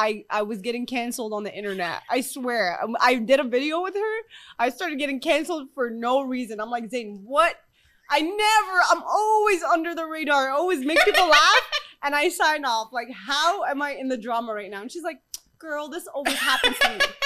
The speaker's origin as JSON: {"language": "English", "region": "New York", "country": "United States", "said": "And I'm like, I'm from New York, I love that, keep going."}